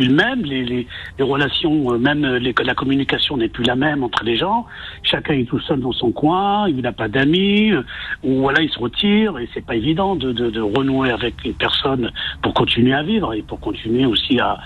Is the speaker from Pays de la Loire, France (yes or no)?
no; Drancy, Île-de-France, France; Voilà, donc je suis de Drancy